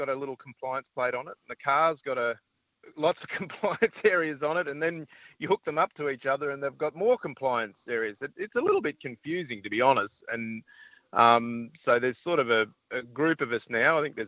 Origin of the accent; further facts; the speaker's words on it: Townsville, Queensland, Australia; from up in, well, I'm from Townsville, but I'm actually in Claremont at the moment.